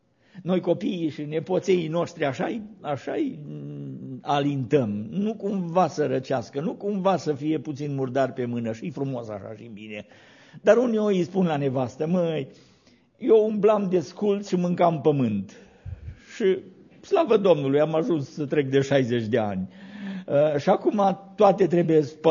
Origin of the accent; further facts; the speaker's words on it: Arad, Arad County, Romania; noi eram de la Arad, eram de la oraș.